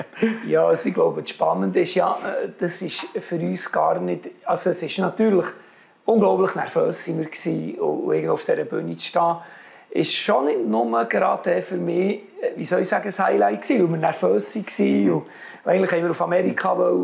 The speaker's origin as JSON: {"language": "German", "region": "Bern", "country": "Switzerland", "tie": "born or raised there", "said": "Und wir sind genau in dem Dorf, wo ich aufgewachsen bin, wo ich in der Schule bin, wo alle einen kennt."}